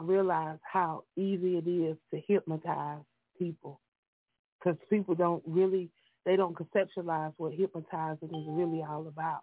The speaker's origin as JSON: {"language": "English", "region": "South Carolina", "country": "United States", "said": "Of course, I'm from the country. I'm from the South, and music is a part of our culture here in South Carolina"}